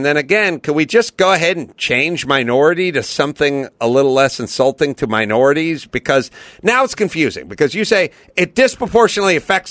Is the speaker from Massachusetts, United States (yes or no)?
no; Los Angeles, California, United States; where I grew up in North Hollywood